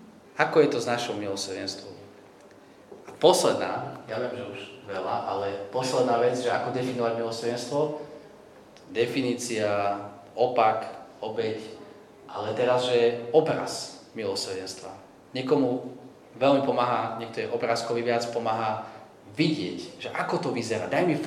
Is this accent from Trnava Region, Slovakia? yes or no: no; Michalovce, Košice Region, Slovakia; Ja som inak z východu, z Michaloviec, teraz sme tam strávili nejaký čas.